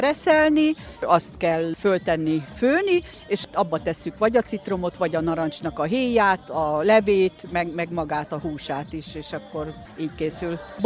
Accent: Szegvár, Csongrád-Csanád, Hungary; Szegváról jöttem

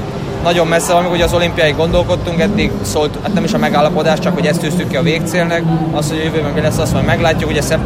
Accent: Zagyvarékas, Jász-Nagykun-Szolnok, Hungary; Szerencsére elég sok szurkoló kijött Magyarországról, a szülővárosomból, Zagyvarékasról.

